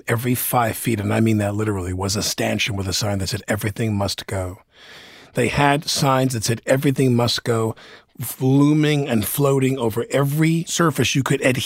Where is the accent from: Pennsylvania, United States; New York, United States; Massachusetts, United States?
New York, United States; I grew up on Long Island. And you went to the commercial strip where I lived, and it was the same stores forever.